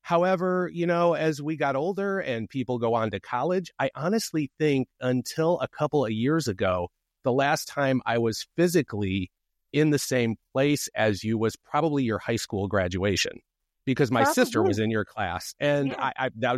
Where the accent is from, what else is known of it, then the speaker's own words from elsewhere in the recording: Springfield, Illinois, United States; although we are both from Springfield, Illinois